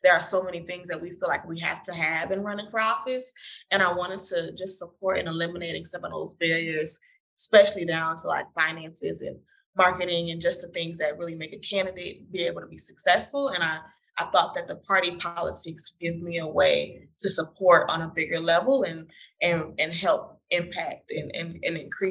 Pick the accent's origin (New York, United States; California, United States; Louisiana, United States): Louisiana, United States; I believe that my grandmother, my uncles, those who raised me, who I learned from, I felt like I was indebted to the work that they did, but also like the things they never got to see in their life. And so I knew I wanted to come back to Louisiana.